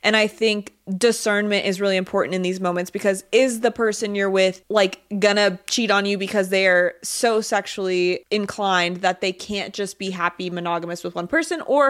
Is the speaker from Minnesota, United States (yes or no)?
no; Reno, Nevada, United States; What's your accent? We're just from Reno.